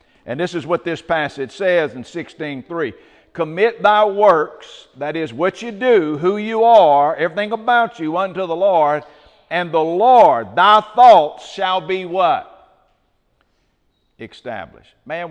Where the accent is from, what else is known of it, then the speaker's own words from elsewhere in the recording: Covington, United States; Growing up in Covington, I was a heathen that lived down there.